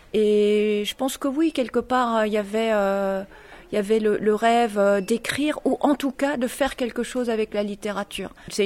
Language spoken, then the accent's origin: French; Mouscron, Wallonia, Belgium; also born or lived in Ghent; Donc, je suis originaire de Gand, mais j'ai passé une partie de mon enfance à Moucron, près de la frontière française, d'ailleurs.